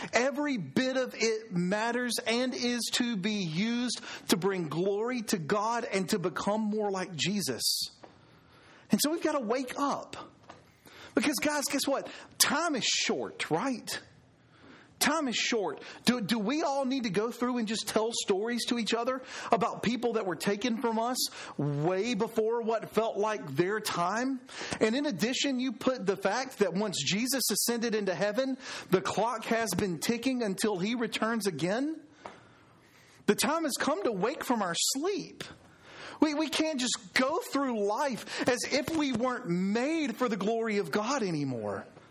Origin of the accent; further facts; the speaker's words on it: Alabama, United States; Now, guys, I grew up in Southwest Alabama.